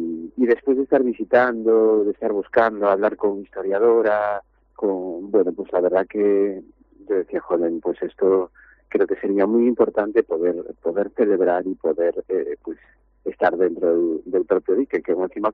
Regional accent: Ferrol, Galicia, Spain; Pues mira, yo soy de Ferrol, y yo empecé con muy pequeño, con 7, 8 años empecé

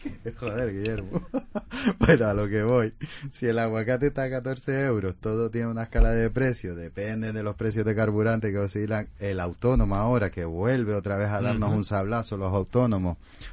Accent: Las Palmas de Gran Canaria, Canary Islands, Spain; Porque mire, porque todos somos ciudadanos de Las Palmas de Gran Canaria.

